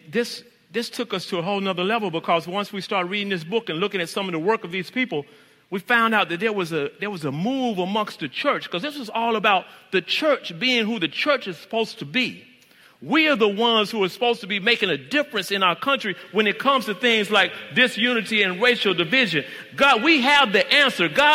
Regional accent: Coffeyville, Mississippi, United States; I'm from Mississippi. A lot of my relatives are from Mississippi. I grew up in a small town called Coffeyville up in North Mississippi.

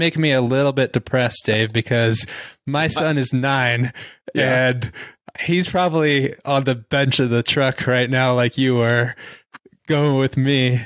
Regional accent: Bellevue, Washington, United States; I grew up in Bellevue, East Bellevue.

